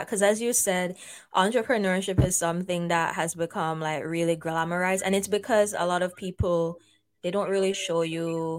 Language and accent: English; Jamaica; now in Canada; I grew up in Jamaica. I feel like us from the Caribbean, we have very similar experiences in some aspect.